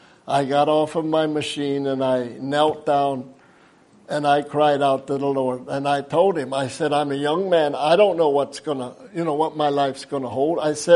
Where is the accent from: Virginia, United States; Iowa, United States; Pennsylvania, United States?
Pennsylvania, United States; Belleville; I come from Belleville, Pennsylvania, a little small community of Amish. It's boxed in kind of with mountains.